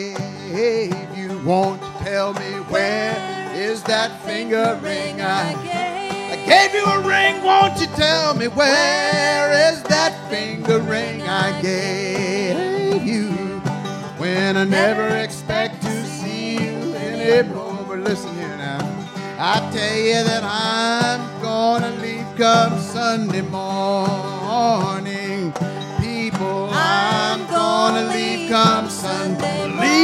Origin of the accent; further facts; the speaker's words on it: Tennessee, United States; we're going to do a song about a fella from Tennessee, East Tennessee, where we come from, over in the mountains.